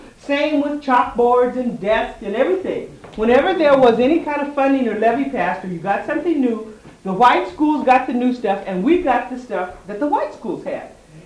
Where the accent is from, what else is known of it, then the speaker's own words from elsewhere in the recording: Yakima, Washington, United States; So when I grew up in Yakima, if you were not black, you were white.